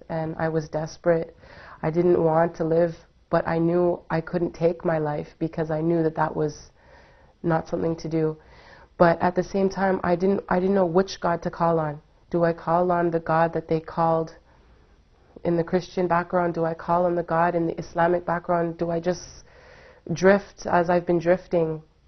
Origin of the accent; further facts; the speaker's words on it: Canada; I'm Canadian. I only know my mother's side, you know.